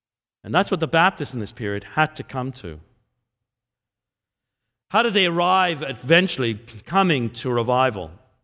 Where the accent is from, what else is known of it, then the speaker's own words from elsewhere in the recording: England, United Kingdom; moved away; When I was growing up in England, we would do this.